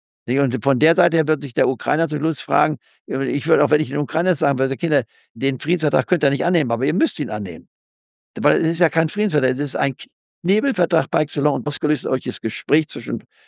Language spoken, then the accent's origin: German; Leipzig, Saxony, Germany; born there; Ich bin ja in Leipzig geboren